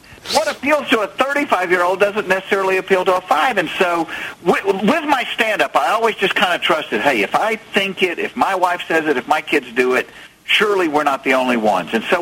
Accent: the South, United States; accent: Southern; Yeah, I'm not faking this accent. This is, I am from the South.

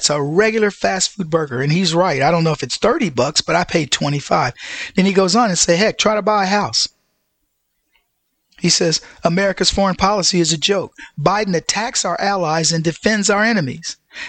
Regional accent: Texas, United States; let's go to Whataburger because I grew up eating Whataburger in Texas.

